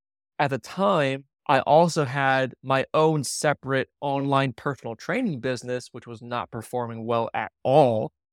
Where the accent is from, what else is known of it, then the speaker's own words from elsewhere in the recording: Virginia, United States; I'm actually about a two-hour drive from Washington, D.C. I was born and raised here in Virginia.